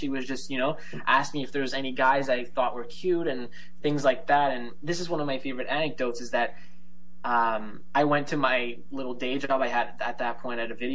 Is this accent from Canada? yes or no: yes; Fredericton, New Brunswick, Canada; first language fr; English is a second language; Fredericton is a fairly, I'm pretty sure it's 75,000-80,000 for population, but my first language is French primarily, so I went to the only French school in the city, Ecole Sainte-Anne